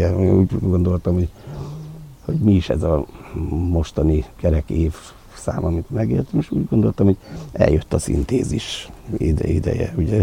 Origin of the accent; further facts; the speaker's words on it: Monok, Borsod-Abaúj-Zemplén, Hungary; én Hegyaljáról származom, Monokhoz. Hát ez is monoki születésű vagyok, de hát szerencs van a beírva az igazolványomban, mert ott volt szülő otthon.